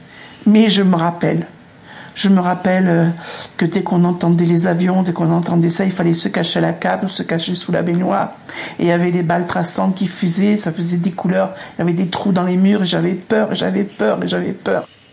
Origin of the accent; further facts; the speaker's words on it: Oran, Oran Province, Algeria; born there; Je suis né à Oran. Mes grands-parents sont nés en Algérie, à Oran. Donc, c'est tous étaient d'origine plus ou moins hispanique. Donc, on était tous dans l'Oranie. Parce que c'est là où on parlait l'espagnol.